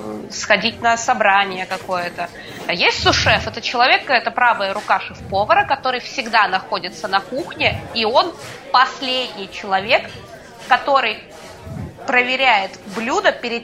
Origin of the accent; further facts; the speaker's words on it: Republic of Karelia, Russia; Учитывая, что я сама из Карелии, то бишь, ну, я севернее Петербурга родилась